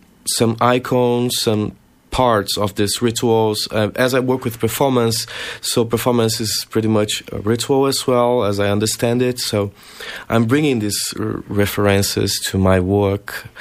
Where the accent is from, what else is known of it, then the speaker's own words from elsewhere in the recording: Curitiba, Paraná, Brazil; English is a second language; I come from Brazil, from Curitiba, the city in the south of Brazil.